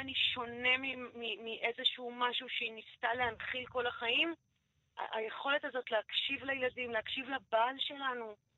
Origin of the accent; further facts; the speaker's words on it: Herzliya, Tel Aviv District, Israel; חזרתי בתשובה, גדלתי בהרצליה.